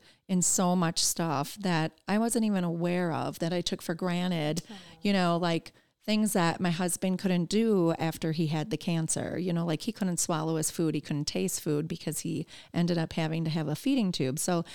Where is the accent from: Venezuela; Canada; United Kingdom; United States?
United States; Milwaukee, Wisconsin; now in Rochester, United States; I grew up in the Milwaukee area.